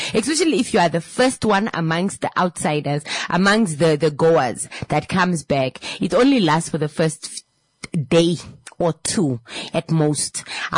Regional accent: Namibia

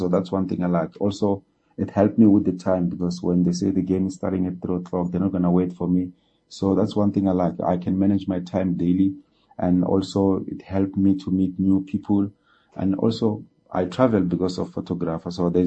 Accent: South Africa; I'm from South Africa, currently staying in Johannesburg, and I'm a sport photographer.

